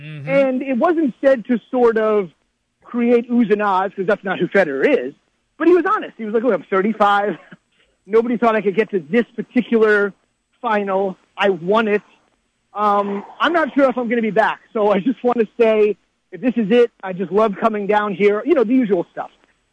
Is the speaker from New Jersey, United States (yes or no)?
yes; New Jersey, United States; because I grew up in New Jersey, so that was in the tri-state area where you could listen to it.